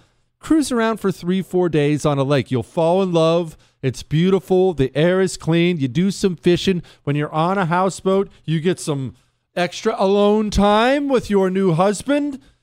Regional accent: United States; Because I'm an American. I put ranch.

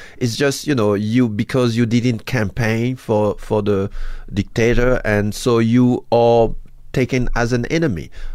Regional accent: Haiti; I'm Haitian. I'm born in Haiti.

